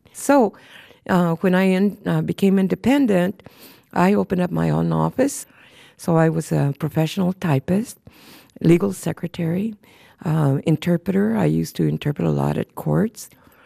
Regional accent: Texas, United States; moved away; I remember picking cotton way back in Texas. And when we moved to California from Texas, heck, finally my mother settled on, she loved picking oranges.

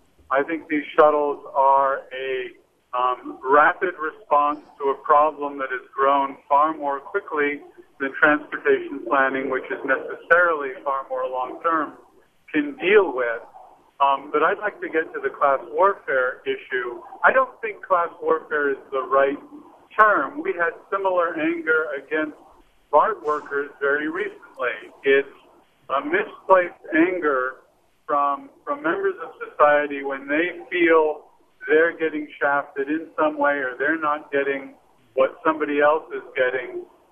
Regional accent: Berkeley, California, United States; I grew up in Berkeley.

